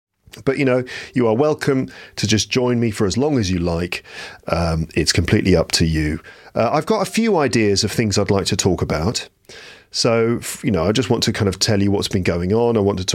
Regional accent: England, United Kingdom; now in Paris, France; I live in Paris in France. I'm from England.

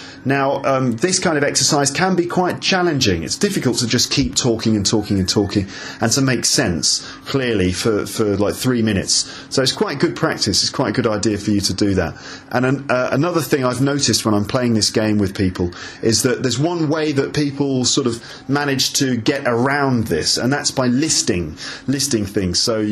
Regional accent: London, United Kingdom; I'm an English teacher from London

